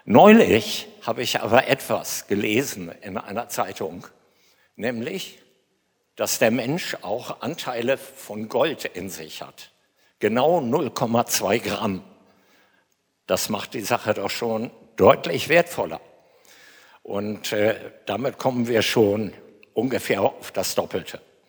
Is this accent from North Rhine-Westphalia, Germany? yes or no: no; Verden, Lower Saxony, Germany; also born or lived in Hönisch; Ich bin in Hönisch geboren, in Verden zur Schule gegangen.